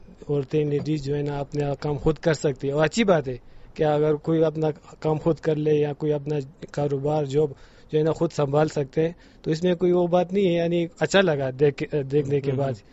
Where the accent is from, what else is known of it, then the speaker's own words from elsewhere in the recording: Puran, Khyber Pakhtunkhwa, Pakistan; اور میرا تعلق ضلع شنگلہ تحصیل پورن آلوچ سے، میری عمر 30 سال ہے.